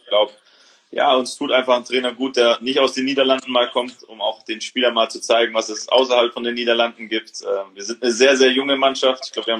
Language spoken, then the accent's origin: German; Stuttgart, Baden-Württemberg, Germany; ich komme aus Stuttgart, das ist meine Heimat, da wohnen meine Freunde.